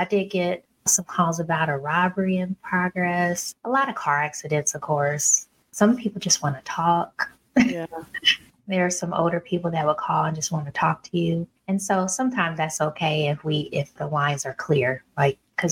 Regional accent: Indiana, United States; You know, I'm from Indiana, and even though people think I am from the South because of the way I talk

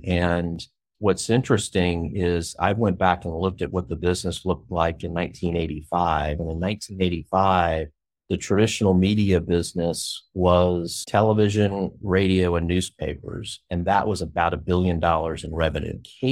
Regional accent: Florida, United States; born there; So I was born in Florida.

